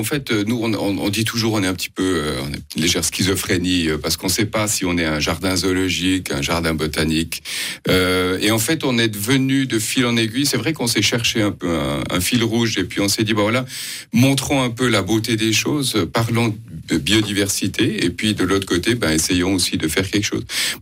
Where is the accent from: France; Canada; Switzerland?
Switzerland; Vaud; C'est pour ça que nous sommes en Suisse et que je suis vaudois, puisqu'il est venu au WWF à Morges.